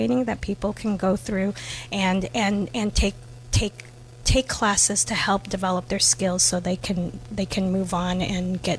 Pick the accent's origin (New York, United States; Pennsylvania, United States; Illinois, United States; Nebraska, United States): Illinois, United States; Chicago; I'm from Chicago. Originally.